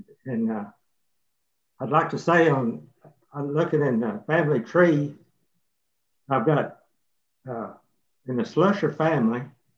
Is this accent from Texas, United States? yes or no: yes; Lubbock, Texas, United States; Our son and oldest daughter live in Austin, but we're from Lubbock, Texas.